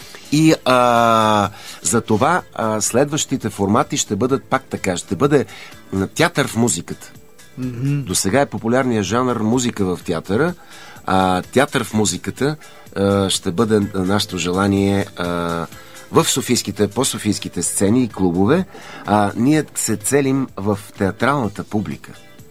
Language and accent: Bulgarian; Pleven, Pleven Province, Bulgaria; Задължителното следващо представление ще бъде в моя роден град Плевен, защото там си му е мястото. Понеже в основата на този формат за момента е моята биография, моите 50 години.